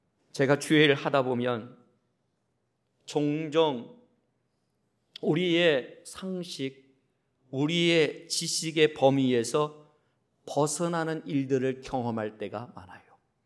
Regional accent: Chungcheong, South Korea; accent: Chungcheong dialect; 저는 충청도 사람입니다. 평소에는 얌전할 때는 표준말을 사용합니다. 그런데 당황하거나 갑자기 충격적인 일이 벌어지면 충청도 사투리가 저도 모르는 사이에 툭툭툭툭 튀어나옵니다.

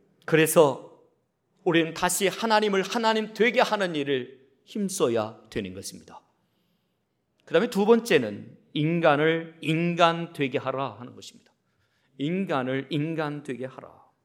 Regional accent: Chungcheong, South Korea; accent: Chungcheong dialect; 저는 충청도 사람입니다. 평소에는 얌전할 때는 표준말을 사용합니다. 그런데 당황하거나 갑자기 충격적인 일이 벌어지면 충청도 사투리가 저도 모르는 사이에 툭툭툭툭 튀어나옵니다.

